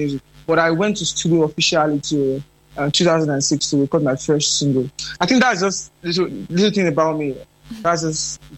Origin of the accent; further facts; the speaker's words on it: southern Nigeria, Nigeria; I'm from Nigeria, the southern part of the country.